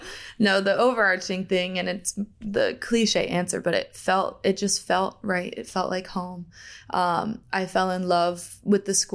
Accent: Pennsylvania, United States; also born or lived in Delaware; Yeah, so I was born in Delaware, grew up in Pennsylvania. I grew up in a sports family.

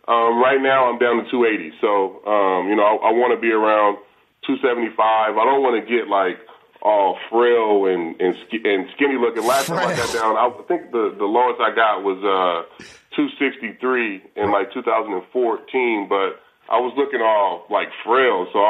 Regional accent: Vallejo, California, United States; It was definitely just my calling, but growing up in Vallejo, that's the sport we played.

